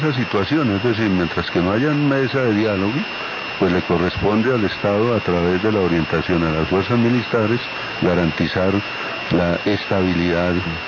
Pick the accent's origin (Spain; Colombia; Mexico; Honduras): Colombia; como ciudadano colombiano, como concejal de Bogotá